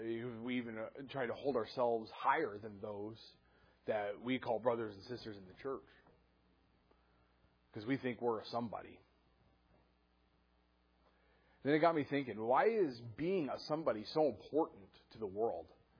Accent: Mukilteo, Washington, United States; I grew up in Mukilteo.

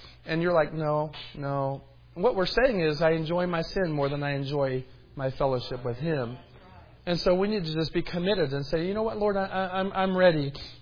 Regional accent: Tucson, Arizona, United States; born there

